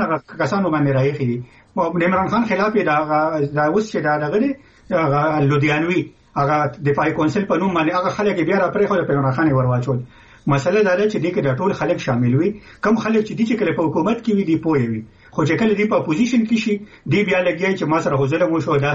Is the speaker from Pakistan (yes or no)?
yes; Khyber Pakhtunkhwa, Pakistan; چونکې مونږ د پښتونخوا یو مونږ دې صوبه کې